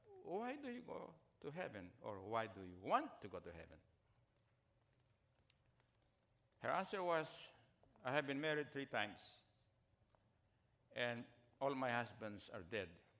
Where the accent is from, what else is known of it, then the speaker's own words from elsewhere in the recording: Philippines; English is a second language; I'm Filipino, you know. I confuse sometimes words or letters.